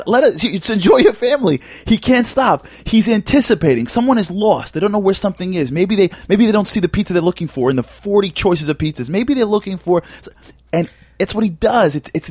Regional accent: Cleveland, Ohio, United States; Well, I'm from Cleveland.

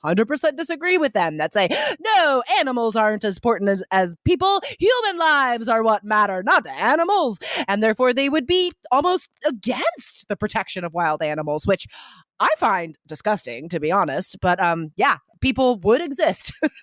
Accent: United States; I am from the United States

